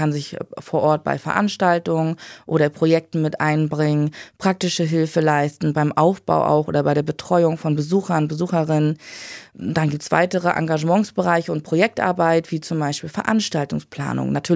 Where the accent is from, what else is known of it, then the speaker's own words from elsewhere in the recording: Rostock, Mecklenburg-Vorpommern, Germany; also born or lived in Berlin; Und nachdem ich aus Berlin wieder zurück nach Rostock in meine Heimat gekommen bin, im Oktober 2020 habe ich dann hier mein Studium begonnen